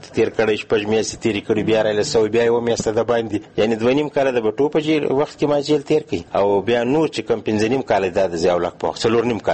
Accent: Quetta, Balochistan, Pakistan; also born or lived in Karachi; زه په خپل په کوټه کې پیدا سوم چې او دلته په کوټه کې ما سبق ویل تر څور لسمه پوری ما دلته سبق ویل

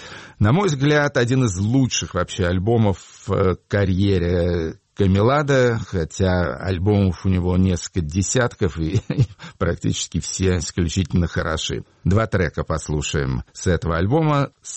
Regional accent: Yaroslavl, Yaroslavl Oblast, Russia; born there; Я тоже родился в июне 1955 года, правда, я родился в Ярославле

